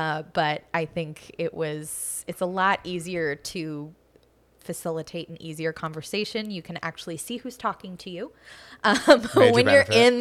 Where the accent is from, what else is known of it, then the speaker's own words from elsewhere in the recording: San Diego, California, United States; Yeah, and I was born and raised in San Diego, so I, you know, grew up with heat and dry and beige, various colors of beige.